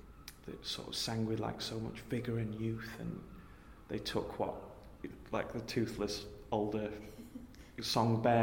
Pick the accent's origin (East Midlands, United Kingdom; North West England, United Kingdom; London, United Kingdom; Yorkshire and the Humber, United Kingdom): East Midlands, United Kingdom; born there; I was born in Derbyshire.